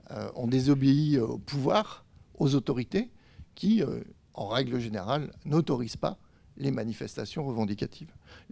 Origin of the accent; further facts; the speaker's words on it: France; Ce qui veut dire que chez nous en France, c'est 13 jours plus tard.